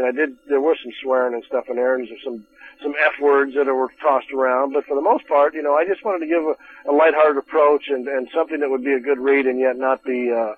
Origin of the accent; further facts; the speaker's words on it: Wyoming, United States; It talks about growing up in Wyoming a little bit. I start off talking about growing up in Wyoming